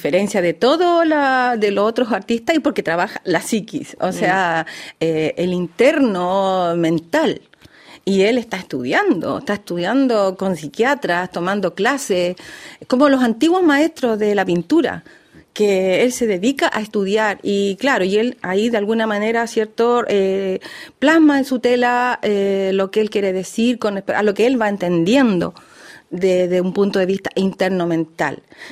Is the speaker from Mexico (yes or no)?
no; Chile; Eso es lo que más a mí me emociona como chilena, de estar acá con los artistas de Valparaíso, de Chile